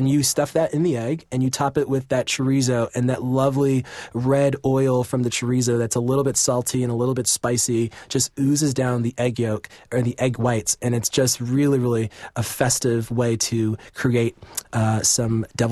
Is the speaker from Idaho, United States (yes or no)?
no; New York City, New York, United States; This chorizo deviled egg, I'm from New York City, but my father, who's from the South, loved making a deviled egg.